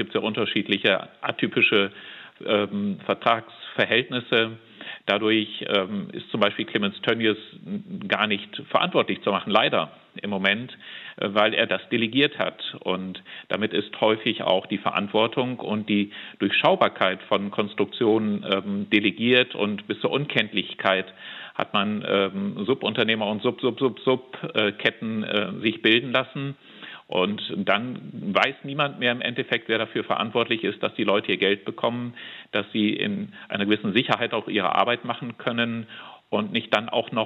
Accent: Lower Saxony, Germany; Ich komme aus einer Region, aus Südoldenburg, wo der Boden, die Luft, das Wasser stark belastet sind durch diese intensive Tierhaltung und Fleischproduktion.

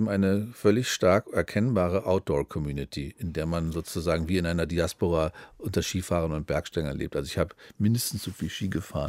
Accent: Braunschweig, Lower Saxony, Germany; also born or lived in Ostholstein, Schleswig-Holstein; Ich kam aus Braunschweig, da gab es den Harz. Ich bin geboren in Ostholstein, da gibt es den Bungsberg.

